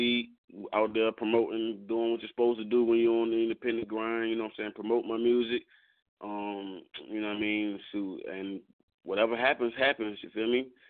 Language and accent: English; North Carolina, United States; I'm from North Carolina.